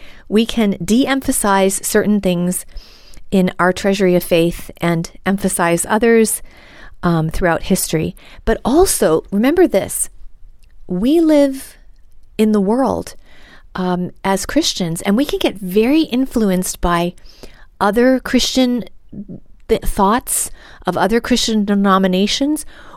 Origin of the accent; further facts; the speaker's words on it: Boston, Massachusetts, United States; I'm Irish myself and sixth generation Bostonian. I know I lost the accent a long time ago, but I can do it.